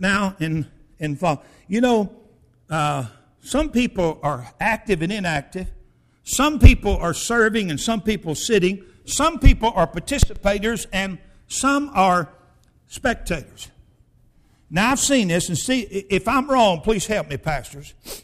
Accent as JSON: {"language": "English", "town": "Chattanooga", "region": "Tennessee", "country": "United States", "tie": "born or raised there", "said": "I grew up in Chattanooga. I was a bus kid there at Highland Park."}